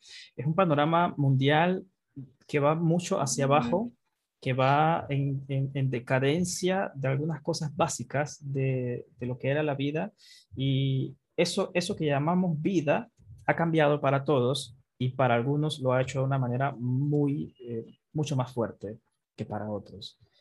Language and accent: Spanish; Panama; Lo que soy como panameño viene de esta generación, la generación romántica